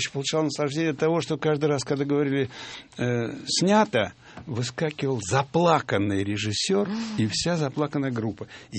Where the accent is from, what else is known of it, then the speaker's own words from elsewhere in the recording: Oryol, Oryol Oblast, Russia; когда Орел освободили, это мой родной город